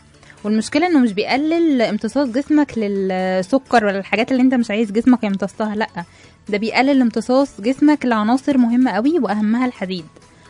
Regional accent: Egypt; طيب في حاجة كمان احنا كمصريين بنعملها

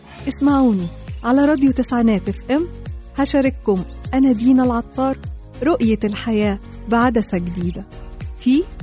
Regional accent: Cairo, Cairo Governorate, Egypt; من القاهرة

